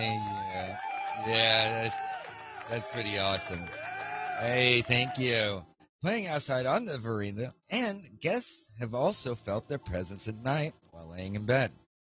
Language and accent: English; Oklahoma, United States; When I lived in California, people, when I would tell them that I was from Oklahoma, they would look at me like, how the fuck did you live with those tornadoes?